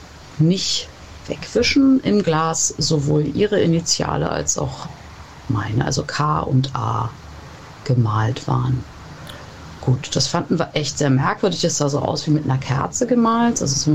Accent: Berlin, Germany; Ich komme aus Berlin und bin auch hier aufgewachsen. Ich würde sagen, ja, das sind sicher schon 25 Jahre, also ich bin jetzt 38.

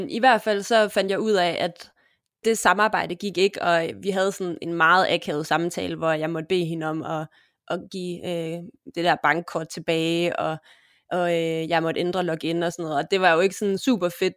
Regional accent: Aalborg, North Denmark Region, Denmark; Altså, jeg er fra Aalborg, så det er, hvordan man definerer provins.

